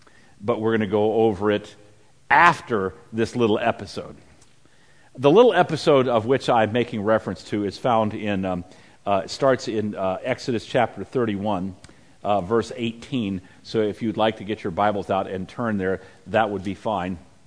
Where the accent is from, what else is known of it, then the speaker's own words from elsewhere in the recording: Washington, District of Columbia, United States; But then again, I'm from Washington, D.C.